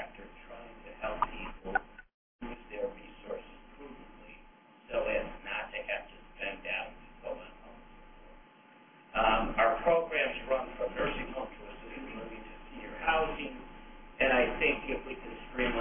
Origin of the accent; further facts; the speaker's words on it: Rochester, New York, United States; from Rochester, New York.